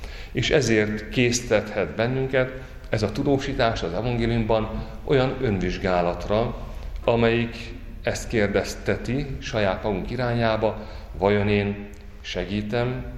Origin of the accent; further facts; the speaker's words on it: Téglás, Hajdú-Bihar, Hungary; Tégláson nőttem fel